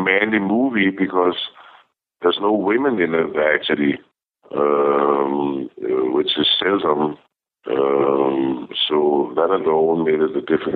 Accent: Denmark; you know, Mr. Connery … I'm from Denmark.

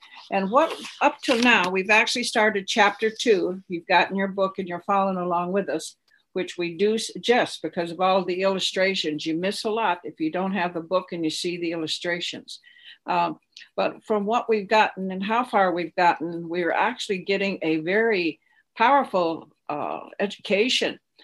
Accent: Arizona, United States; And one of them here in my home state, in fact, of Arizona.

